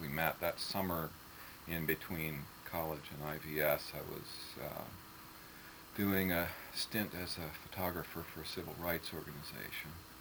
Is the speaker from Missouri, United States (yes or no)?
yes; Missouri, United States; Well, I'm from Missouri.